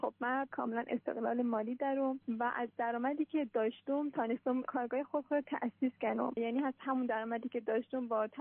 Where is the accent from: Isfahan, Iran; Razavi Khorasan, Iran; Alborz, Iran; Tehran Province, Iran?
Razavi Khorasan, Iran; Mashhad; born there; متولد سال 1373، متولد مشهد هستم و اصالتا از بهسود افغانستان.